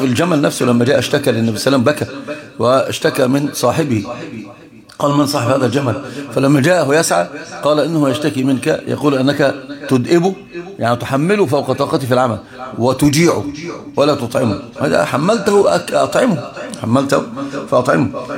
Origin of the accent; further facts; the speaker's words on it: Egypt; عندنا في مصر عندهم أمثال لها تدخل حكم فيها